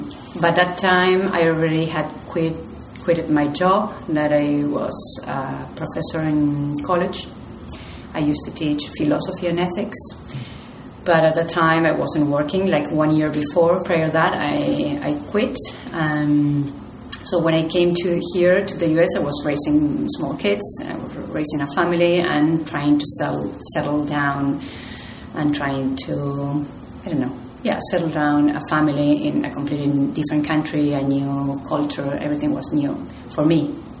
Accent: Argentina; English is a second language; moved away as an adult; now in California, United States; Okay, my family is from Argentina. I'm from Argentina, and I moved to the U.S. 9 years ago with two little kids and pregnant with a third one, who was born here in California.

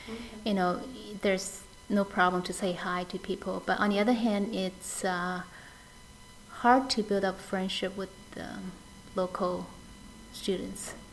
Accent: Hong Kong; moved away as an adult; also born or lived in Shanghai; now in New York, United States; I was originally from Hong Kong, which was a British colony many years ago, but now is considered part of China.

